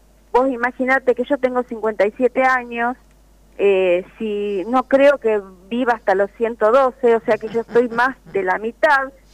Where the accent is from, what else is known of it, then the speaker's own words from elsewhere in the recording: Justiniano Posse, Córdoba, Argentina; Estoy en Justiniano Pozzi